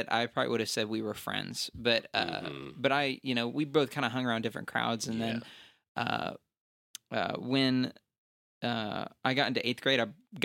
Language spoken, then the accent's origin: English; Oklahoma, United States; also born or lived in California / Fargo; so I was born in California. Oh, wow. Cool. And then we moved to Oklahoma, then moved to Fargo, and then moved back to the same house in Oklahoma. But I was back here by the time I was like 3 or 4.